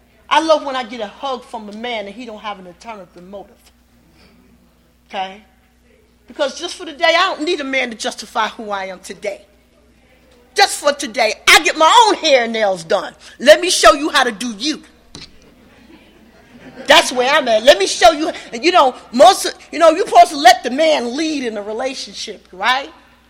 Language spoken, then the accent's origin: English; New York, United States; also born or lived in North Carolina; now in Randaman, United States; I was born in North Carolina but raised in New York. Ask me why God put me back in North Carolina in a little town called Randaman that rolls up at 7 o'clock p.m.